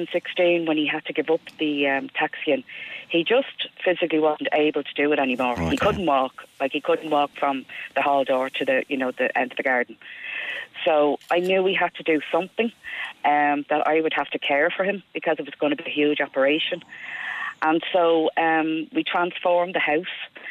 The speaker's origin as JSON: {"language": "English", "town": "Santry", "region": "Leinster", "country": "Ireland", "said": "He was actually from Santry at the time, and I was from Santry"}